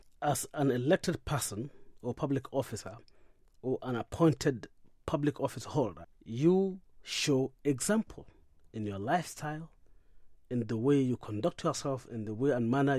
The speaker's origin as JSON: {"language": "English", "country": "Nigeria", "said": "So we as Nigerian people need to understand and appreciate these differences"}